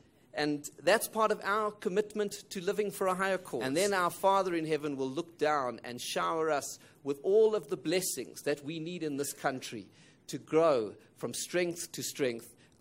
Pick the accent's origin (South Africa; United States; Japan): South Africa; how can we as the South African Jewish community contribute to creating a better future for all South Africans?